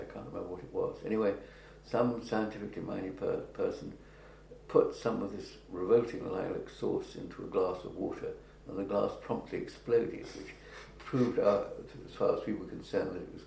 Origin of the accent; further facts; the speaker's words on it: Cambridge, East of England, United Kingdom; No, I'd been born and brought up in Cambridge.